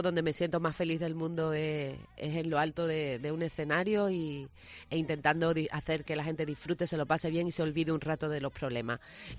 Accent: Cádiz, Andalusia, Spain; Y yo, que vengo de Cádiz, que allí en Cádiz cae una gota y se va todo el mundo

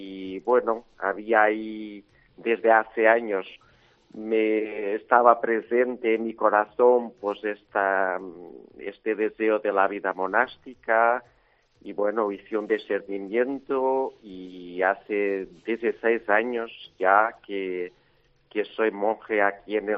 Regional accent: Portugal; born there; Spanish is a second language; yo nací en Portugal, soy portugués, hace 53 años, y estudié teología en Lisboa

